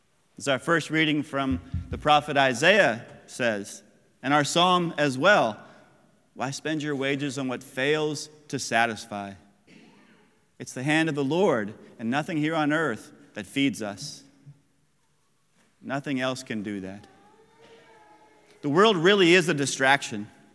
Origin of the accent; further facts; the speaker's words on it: Bowling Green, United States; In my hometown of Bowling Green